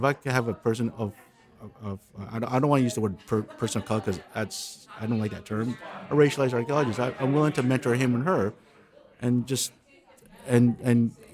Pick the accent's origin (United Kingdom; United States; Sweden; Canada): Canada; Calgary, Alberta; I come from Calgary.